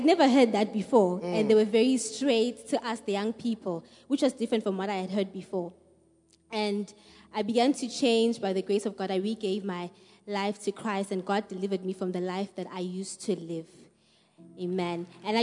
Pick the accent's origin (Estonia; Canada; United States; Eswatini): Eswatini; I grew up in Swaziland, and from a young age